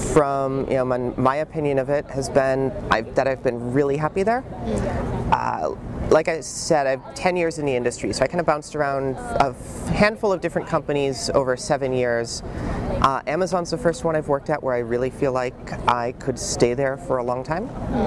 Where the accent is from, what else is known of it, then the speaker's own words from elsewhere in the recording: Midwest, United States; moved away as an adult; now in Seattle, United States; So different from growing up in the Midwest. There are actually mountains and terrain. Everything's not flat.